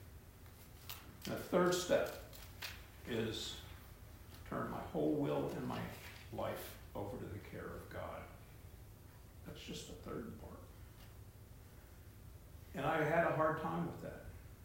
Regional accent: West Virginia, United States; born there; I was born in West Virginia. I was born maybe 30 miles from where they were working.

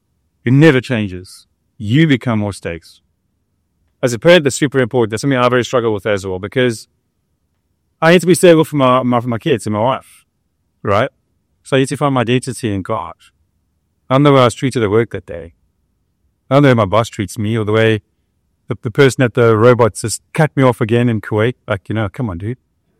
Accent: South Africa; English is a second language; I'm South Africa. I grew up in South Africa.

